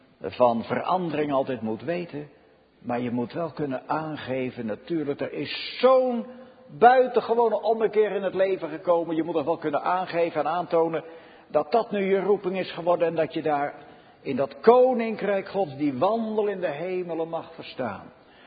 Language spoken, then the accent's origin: Dutch; Netherlands; ik heb als Nederlander, u ook, wij hebben onze rechten. Wij mogen bijvoorbeeld, wij mogen de bescherming inroepen van de overheid in allerlei dingen. Wij genieten allerlei mooie dingen als Nederlander.